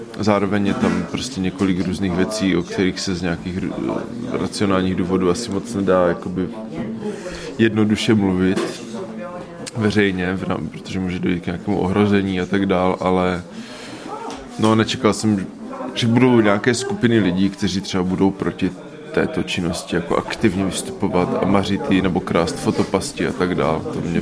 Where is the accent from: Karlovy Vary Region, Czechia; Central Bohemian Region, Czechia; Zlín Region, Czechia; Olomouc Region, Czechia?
Olomouc Region, Czechia; Olomouc; now in Prague, Czech Republic; přijel jsem z Prahy, ale původem jsem z Olomouce.